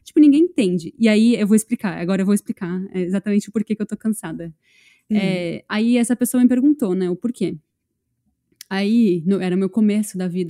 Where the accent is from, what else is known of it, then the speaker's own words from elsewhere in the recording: Brazil; eu tava contando que eu sou brasileira